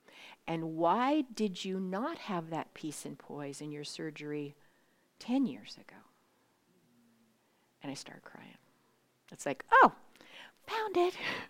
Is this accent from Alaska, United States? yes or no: yes; Ketchikan, Alaska, United States; If you don't know me, I am from Ketchikan, and so's Doug.